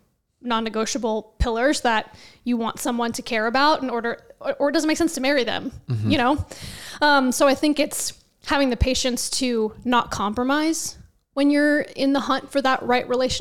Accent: Kansas, United States; I'm from Kansas.

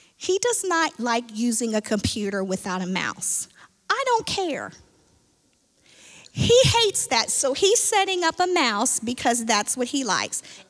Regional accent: Columbus, Ohio, United States; I knew that about cows, and I'm from Columbus.

